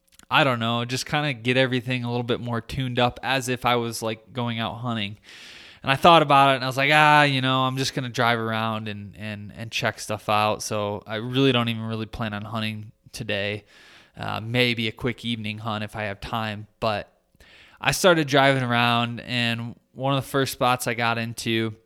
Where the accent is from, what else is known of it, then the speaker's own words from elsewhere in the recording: Michigan, United States; like my home state of Michigan